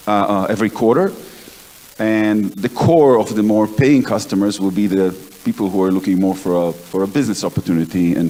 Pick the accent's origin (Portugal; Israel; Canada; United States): Israel; Tel Aviv, Tel Aviv District; I grew up in Tel Aviv. I did an extended military service as a naval officer.